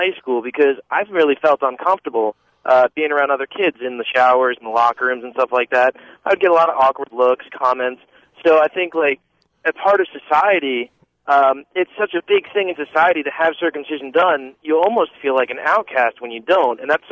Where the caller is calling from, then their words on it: New Jersey, United States; I'm calling from New Jersey.